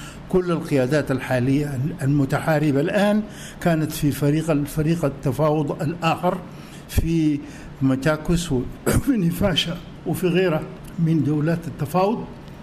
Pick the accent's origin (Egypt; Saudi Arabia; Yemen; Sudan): Sudan; وبالتالي نحن كسودانيين أعلم بظروف الجنوبيين، أعلم بنفسياتهم، أعلم بخلفياتهم